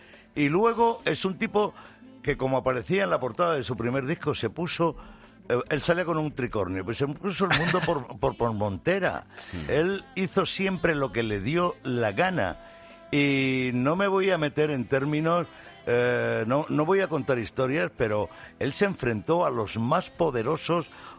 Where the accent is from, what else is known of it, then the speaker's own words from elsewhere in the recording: Talavera de la Reina, Castilla-La Mancha, Spain; daba un concierto en mi tierra, en mi ciudad, en Talavera de la Reina